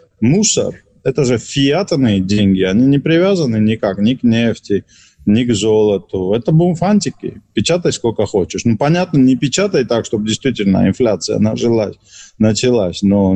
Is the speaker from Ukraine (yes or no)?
no; Georgia; Признаю, я эмоциональный грузин.